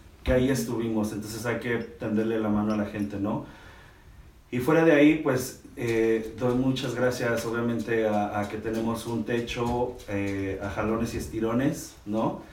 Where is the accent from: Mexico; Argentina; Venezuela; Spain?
Mexico; creo que la mayoría de aquí somos mexicanos. Bueno, creo que todos somos mexicanos.